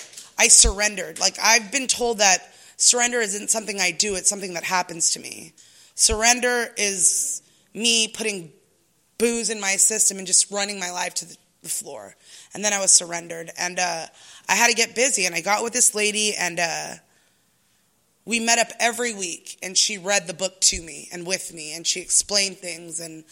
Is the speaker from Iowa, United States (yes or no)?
no; National City, California, United States; I was born and raised in National City, so I was just a hood rat